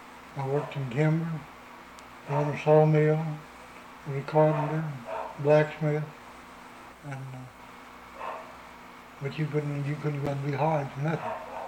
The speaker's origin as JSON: {"language": "English", "country": "United States", "tie": "born or raised there", "said": "I was born in Edmonds County, stayed in Edmonds County."}